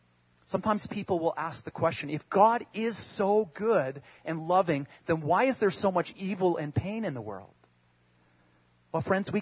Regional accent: Canada; the partial glimpses I had were enough to cause me to cheer, to clap, and just have great pride in being Canadian.

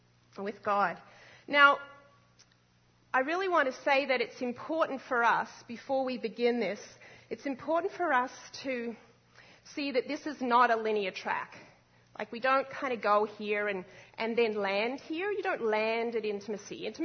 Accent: Australia; And 24 years ago, I grew up in Australia

